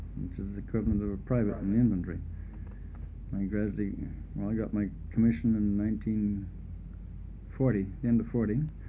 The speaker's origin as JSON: {"language": "English", "town": "Oak Bay", "region": "British Columbia", "country": "Canada", "tie": "born or raised there", "also_born_or_lived": "Oshawa", "said": "I came back to Victoria and after the war was over, and I was brought up in Oak Bay. Basically, my home has been here ever since."}